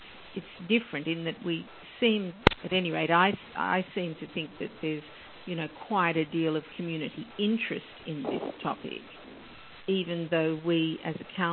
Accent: Australia; being an Australian, I don't mind if someone says, you've got that absolutely wrong. We call it Aussie blunt

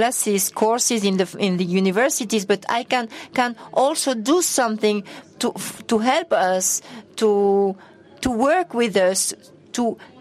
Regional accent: Tunisia; English is a second language; from Tunisia.

